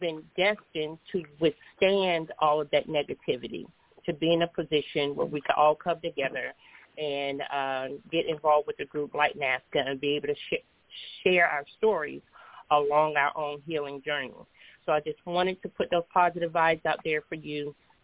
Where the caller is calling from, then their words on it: Seattle, Washington, United States; calling from the Seattle, Washington area.